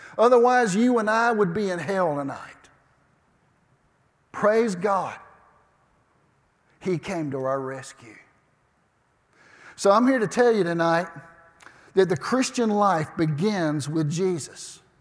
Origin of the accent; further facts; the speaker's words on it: Georgia, United States; Now, I'm from South Georgia, and I understand everlasting to mean just